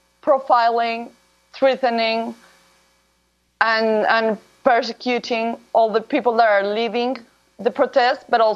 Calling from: Cali, Valle del Cauca, Colombia; I'm saying hello from Cali, which is the largest city, the third largest city in Colombia, the second city of Latin America with more African descendant population

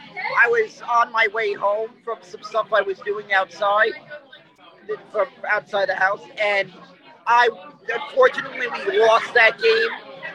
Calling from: Queens, New York, United States; I'm here from Donovan's Pub in the Woodside area, Queens, New York.

